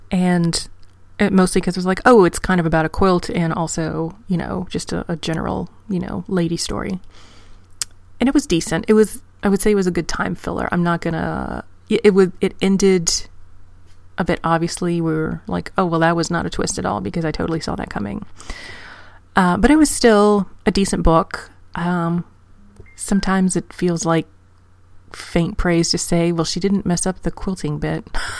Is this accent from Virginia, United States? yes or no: yes; Virginia, United States; So I'm not originally from the Southern United States, although I don't know. I grew up technically mid-Atlantic, coastal Virginia, which could still be considered more South than anything else. However, my parents are Midwestern